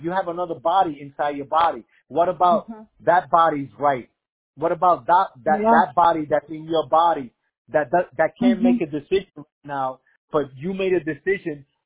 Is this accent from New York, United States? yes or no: yes; Brooklyn, New York, United States; You know, I was raised in Brooklyn, New York, where, and I'm not gonna say the word because I know they're still.